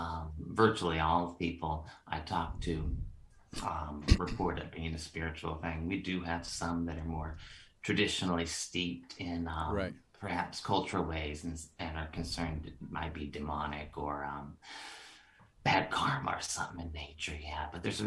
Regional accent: United States; And Tony, at the time, I'm an American.

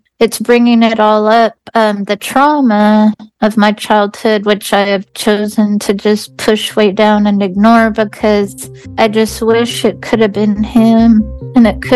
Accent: California, United States; I am from Northern California, and I am 58 years old.

